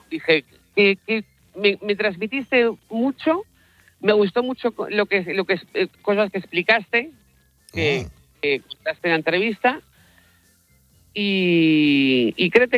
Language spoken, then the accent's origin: Spanish; Zaragoza, Aragon, Spain; moved away as an adult; now in Vigo, Spain; yo como te decía soy de Zaragoza y vivo en Vigo